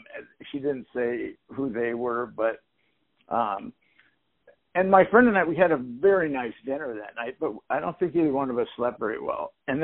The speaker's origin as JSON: {"language": "English", "town": "Minneapolis", "region": "Minnesota", "country": "United States", "said": "I'm from Minneapolis, so I'd fly to Minneapolis"}